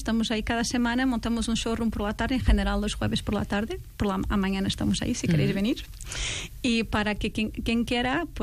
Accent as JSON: {"language": "Spanish", "country": "Portugal", "second_language": "Spanish", "lives_now": "Spain", "said": "yo soy portuguesa, me gustaría crecer para Portugal"}